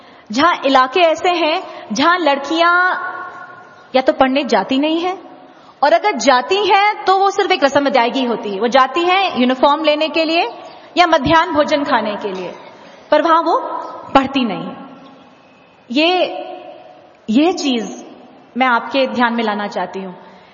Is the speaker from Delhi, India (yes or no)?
no; Uttar Pradesh, India; मैं यूपी की रहने वाली हूं और मेरा जो शादी हुई है वो बंगाली परिवार में हुई है।